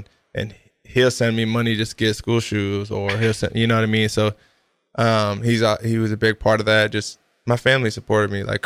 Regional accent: Seattle, Washington, United States; also born or lived in Kirkland / Bellevue / Everett / Mukilteo; I'll tell you, I'm from Seattle originally, so I had just got plucked and put down in there.

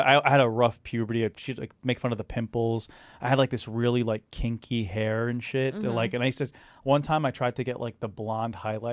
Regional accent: Staten Island, New York, United States; Nah, I'm from Staten Island, bro.

